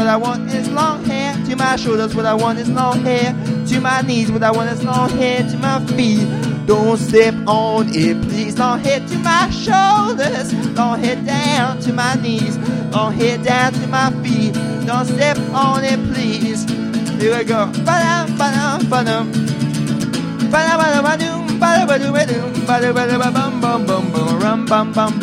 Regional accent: Rockville, Maryland, United States; also born or lived in Washington, D.C.; I was born in D.C., grew

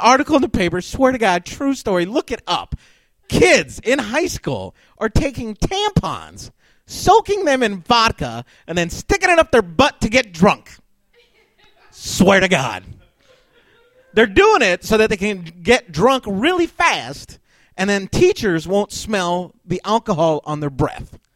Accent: Denver, Colorado, United States; now in Chicago, United States; I'm originally from Denver, Colorado. I moved here in 99. And I fell in love instantly with the public transportation system here in Chicago.

